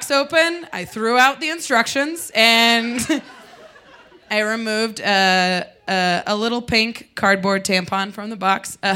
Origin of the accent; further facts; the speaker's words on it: Midwest, United States; So I expected my mom to show me how to use a tampon, but we're from the Midwest